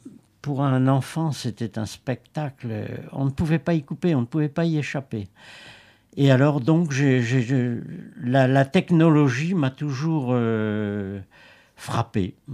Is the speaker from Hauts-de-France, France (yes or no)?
yes; Hauts-de-France, France; j'ai passé mon enfance dans le Nord, et en particulier la guerre